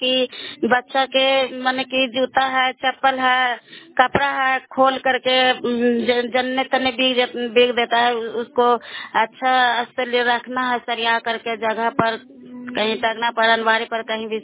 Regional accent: Bahadurpur, Bihar, India; ग्राम बहादुरपुर है, चंडी प्रखंड के रहने वाली हूँ।

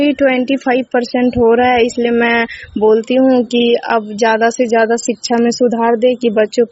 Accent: Jamui, Bihar, India; बोल रही हूँ, जमुई की रहने वाली हूँ।

